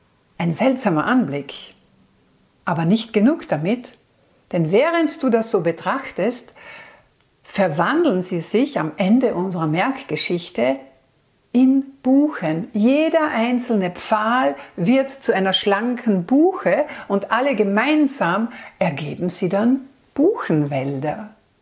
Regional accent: Austria; bei uns in Österreich

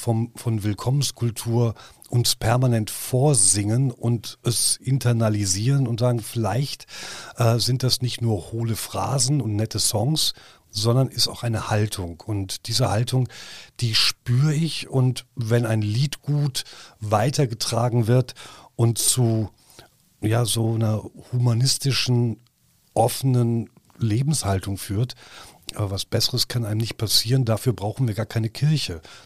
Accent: Düsseldorf, North Rhine-Westphalia, Germany; Ich habe als Kind Karneval geliebt. Ich gebe ja jetzt zu, ich komme aus Düsseldorf.

